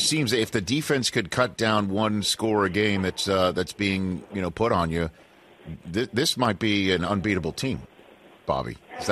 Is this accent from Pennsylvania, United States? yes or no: no; New York, United States; you know, I'm a New Yorker and I grew up a Jet fan.